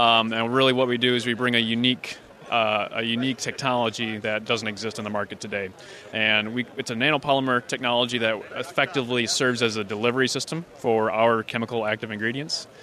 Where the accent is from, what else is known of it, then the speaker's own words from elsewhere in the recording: Midland, Michigan, United States; Yeah, so I'm from Midland, Michigan. Grew up on a farm there, corn, soybeans, sugar beets